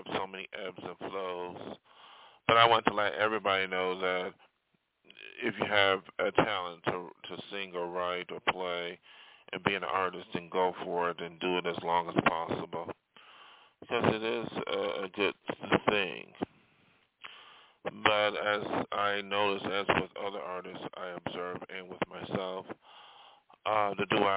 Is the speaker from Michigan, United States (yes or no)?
no; New York, United States; now in Los Angeles, United States; I left my hometown in New York State, as you already know.